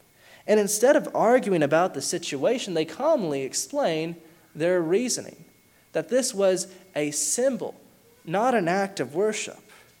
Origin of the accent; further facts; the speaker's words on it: Alabama, United States; moved away; I didn't realize how true this was till I moved from Alabama. I didn't realize we carried such a stereotype.